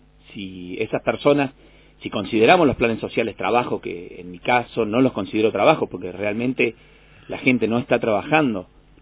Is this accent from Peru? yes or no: no; San Luis, Argentina; Yo soy una persona nacida y criada en San Luis, que siempre trabajé en la parte privada, me volqué a la política hace poco